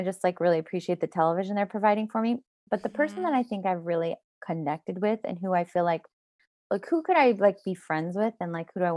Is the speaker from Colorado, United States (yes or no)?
yes; Denver, Colorado, United States; I grew up in Colorado and Denver.